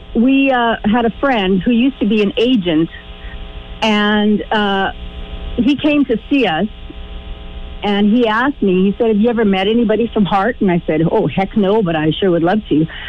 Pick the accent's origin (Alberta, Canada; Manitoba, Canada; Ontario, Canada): Manitoba, Canada; I am a prairie girl, and I'm from Manitoba